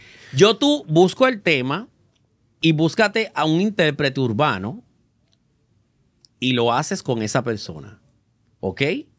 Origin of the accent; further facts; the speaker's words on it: Carolina, Puerto Rico; Como yo me crié en Carolina